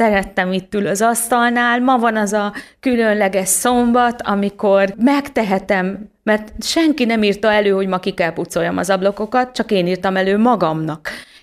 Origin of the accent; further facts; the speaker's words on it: Hungary; born there; Nem, én ide születtem. Magyarországra, ebbe a valóságba, ebbe a korszakba